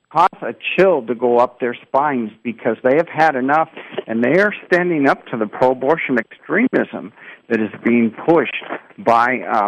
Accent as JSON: {"language": "English", "region": "Montana", "country": "United States", "said": "And Montana, my home state, I'm so proud of them."}